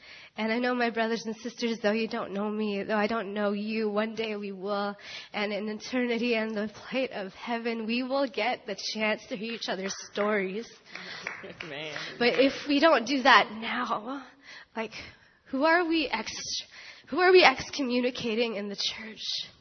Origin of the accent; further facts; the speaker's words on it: California, United States; I am from California, along with my friends from UC Merced.